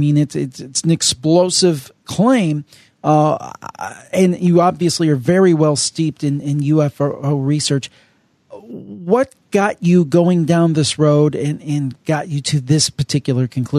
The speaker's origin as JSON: {"language": "English", "region": "Ohio", "country": "United States", "tie": "born or raised there", "said": "it's going to be near my hometown, within driving distance of the Cleveland area"}